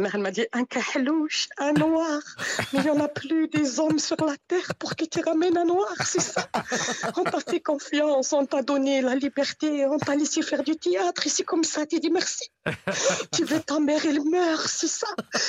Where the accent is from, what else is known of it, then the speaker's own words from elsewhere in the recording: Tunisia; Et ce n'est pas parce que je suis tunisienne que je dis ça.